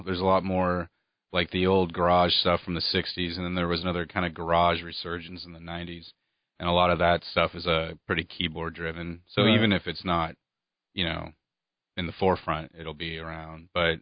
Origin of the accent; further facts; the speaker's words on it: Alpine, California, United States; I did. I grew up in Alpine, California.